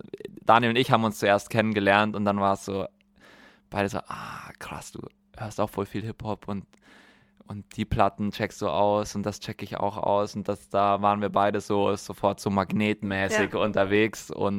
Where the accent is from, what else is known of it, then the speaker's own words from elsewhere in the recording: Bavaria, Germany; Aber ich bin aus dem Allgäu, was das R betrifft, ist wahrscheinlich da eine Mischung der Schuld daran. Weil meine Mutter ist aus der Schweiz, mein Papa ist im Allgäu geboren.